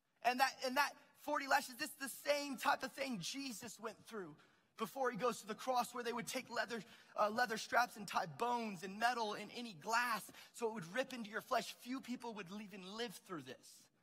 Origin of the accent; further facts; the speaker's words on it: Albuquerque, New Mexico, United States; I mean, we're from Albuquerque. We got the Jackson Gym here.